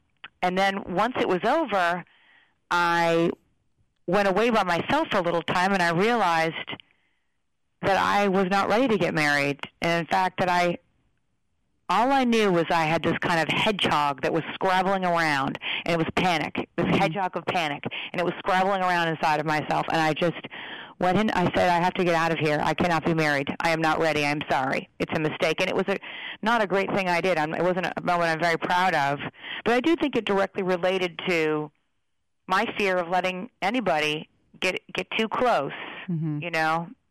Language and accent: English; Alaska, United States; half the book talks about my growing up in Alaska and this sort of love letter to this childhood I had, this extraordinary childhood.